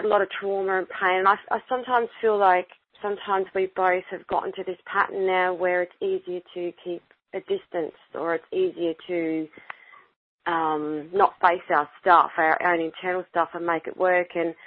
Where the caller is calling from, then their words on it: Australia; No, I'm calling from Australia.